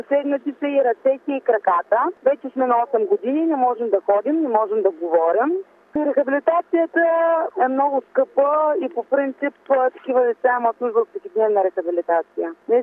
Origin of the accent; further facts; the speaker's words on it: Sliven, Sliven Province, Bulgaria; Тук ние сме няколко майки, които сме от Сливен и се кореспондираме.